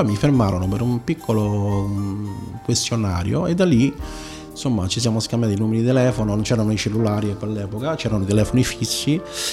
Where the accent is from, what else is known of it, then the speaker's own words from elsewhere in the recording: Rome, Lazio, Italy; now in Rovigo, Italy; faccio parte della comunità di Sant'Egidio di Rovigo, ma in realtà io vengo da Roma, si sente dall'accento